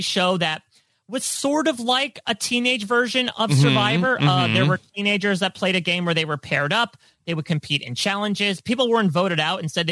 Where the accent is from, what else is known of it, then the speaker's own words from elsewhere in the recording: New Jersey, United States; We're all from New Jersey. Maybe it's in the water here. Maybe I should be drinking more water in New Jersey.